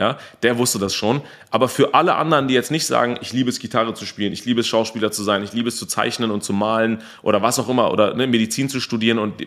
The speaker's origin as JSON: {"language": "German", "country": "Germany", "tie": "born or raised there"}